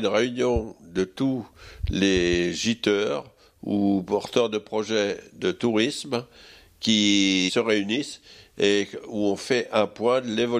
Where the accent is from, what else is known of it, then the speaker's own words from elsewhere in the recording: Grand Est, France; Je suis natif des Loches. Je suis arrivé aux Loches en 1947 et juste après la guerre, mes parents avaient la fonction de régisseur.